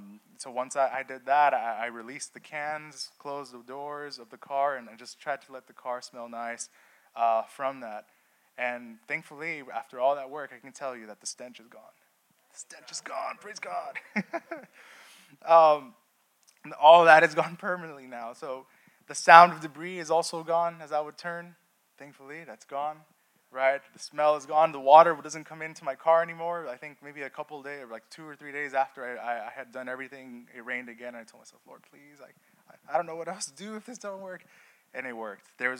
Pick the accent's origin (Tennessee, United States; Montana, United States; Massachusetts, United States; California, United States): California, United States; you know, I'm from California, and I remember that there was times that I worked in a bank